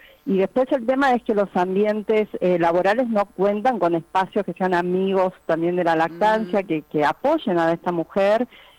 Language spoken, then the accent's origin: Spanish; Tucumán, Argentina; now in Buenos Aires, Argentina; yo soy tucumana de origen, pero me vine a Buenos Aires